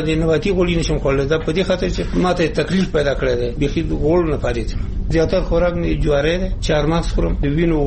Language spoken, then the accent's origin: Pashto; Nuristan, Afghanistan; مونږ د نورستان یو